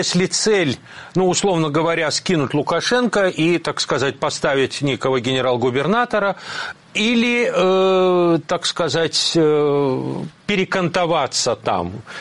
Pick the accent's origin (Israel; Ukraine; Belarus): Belarus; Ну, я в долларах меряю, как белорус, вы извините.